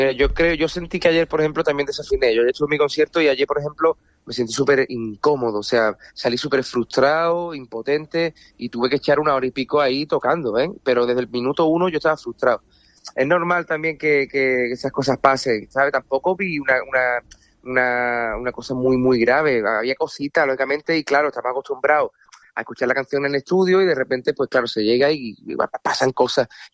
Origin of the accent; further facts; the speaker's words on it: Cádiz, Andalusia, Spain; yo soy muy sinvergüenza, soy muy de Cádiz, como quien dice